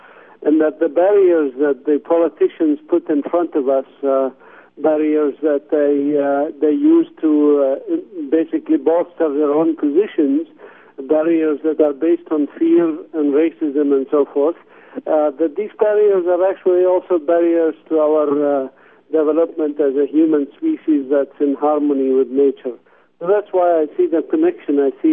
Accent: Bethlehem, West Bank, Palestine; also born or lived in United States; I was born here in the Bethlehem area, where I returned now after doing my master's, PhD, and other studies in the U.S.

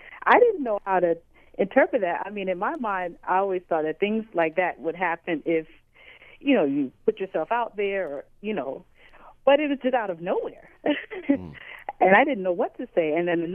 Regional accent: Paterson, New Jersey, United States; I grew up in Paterson, New Jersey. I don't know if you're familiar with that town.

